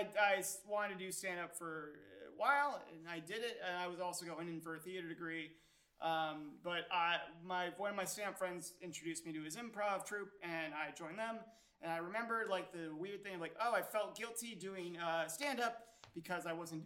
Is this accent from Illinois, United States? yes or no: no; Boise, Idaho, United States; I'm from Boise, Idaho.